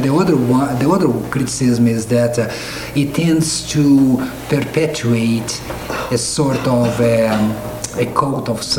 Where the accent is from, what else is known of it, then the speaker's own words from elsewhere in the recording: Brazil; now in Chicago, United States; I come from Brazil, and I have been teaching for the last years in Chicago at the Lutheran School of Theology at Chicago.